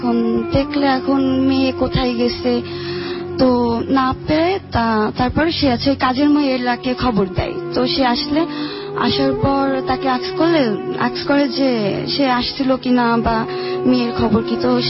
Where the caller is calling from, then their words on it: Khulna, Khulna Division, Bangladesh; খুলনা নিরালা থেকে আসছি।